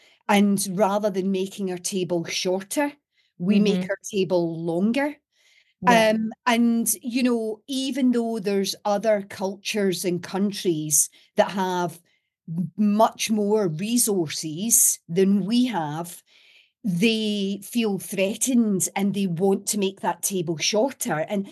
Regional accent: Wishaw, Scotland, United Kingdom; also born or lived in Glasgow; being Scottish and being originally from Glasgow and then moving out to a little town called Wishaw, or Wishy if you're local.

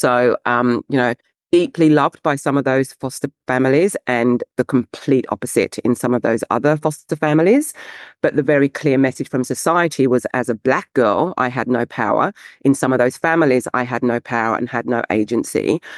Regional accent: England, United Kingdom; And because I'm English, I will go to the Oxford Dictionary.

